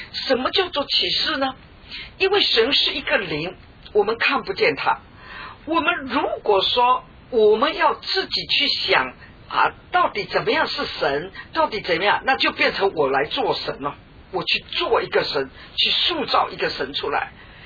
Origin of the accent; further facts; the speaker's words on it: China; 这个在我们中国人的背景里面，我们很容易承认因果报应